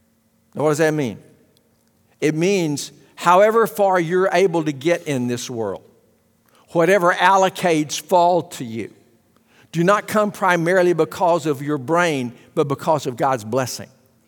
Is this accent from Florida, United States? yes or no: no; Arkansas, United States; born there; now in Texas, United States; So don't be mad at me because I was born in Arkansas. I didn't have anything to do with that.